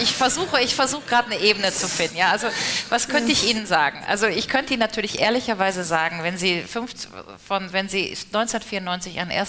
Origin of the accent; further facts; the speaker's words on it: Germany; born there; aber ich bin einfach in der Bundesrepublik geboren und ich wohne jetzt in Deutschland.